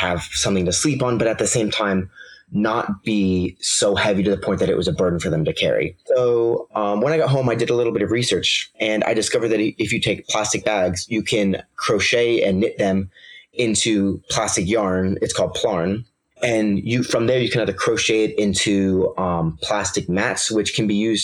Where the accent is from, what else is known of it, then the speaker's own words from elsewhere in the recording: Vienna, Virginia, United States; I'm from Vienna, Virginia, and I go to James Madison High School.